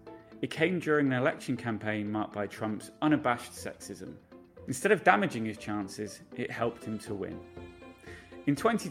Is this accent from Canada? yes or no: no; United Kingdom; moved away as an adult; now in United States; I'm a British journalist living and working in America